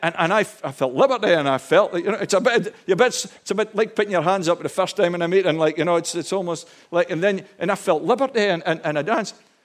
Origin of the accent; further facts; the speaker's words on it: Connacht, Ireland; And so I was born and raised in Newport Sligo.